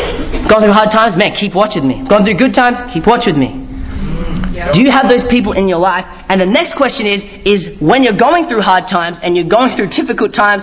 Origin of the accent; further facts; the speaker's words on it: Philippines; You know, I'm Filipino.